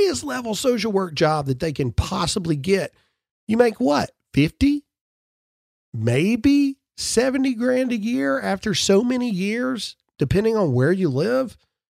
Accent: Mississippi, United States; I'm from Mississippi. I know the difference.

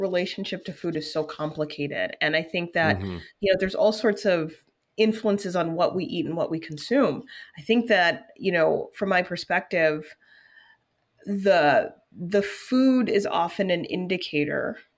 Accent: Midwest, United States; You know, I'm a Midwesterner.

